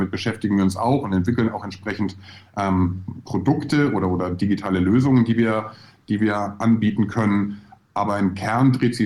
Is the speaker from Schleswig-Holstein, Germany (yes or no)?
yes; Husum, Schleswig-Holstein, Germany; also born or lived in Hamburg; Ich bin auch Muschelschubser, bin in Hamburg geboren, 1978. Wer rechnen kann, weiß, wie alt ich bin. Bin dann noch ein bisschen weiter Richtung Süddänemark gegangen, also in der grauen Stadt am Meer Husum groß geworden. Und dann hat es mich nach ein paar Umwegen nach Nürnberg verschlagen